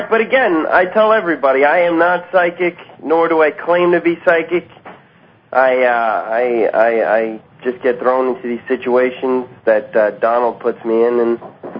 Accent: Canada; because I'm Canadian

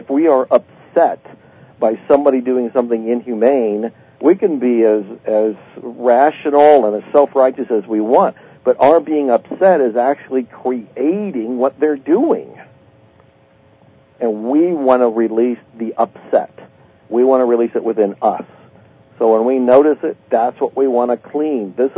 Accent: United States; And I'm an entrepreneur. I'm an American.

